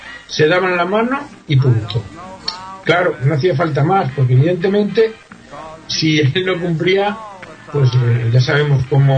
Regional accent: Segovia, Castile and León, Spain; also born or lived in Zamora; Yo nací en Zamora y viví 8 años. A los 8 años me fui a Segovia, que es donde me queda la familia que me queda.

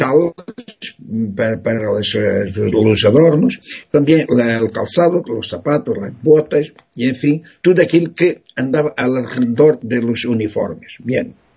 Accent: Castelo de Vide, Portalegre District, Portugal; Spanish is a second language; Voy a empezar por mi pueblo para llegarmos luego a España y al tema en general. Castelo de Vide ya estaba en la prehistoria.

